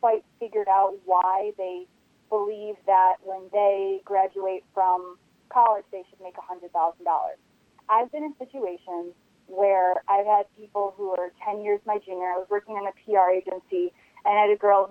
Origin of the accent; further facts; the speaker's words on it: Chicago, Illinois, United States; now in New York City, United States; I live in New York City, and I am a Midwesterner at heart. I grew up in Chicago.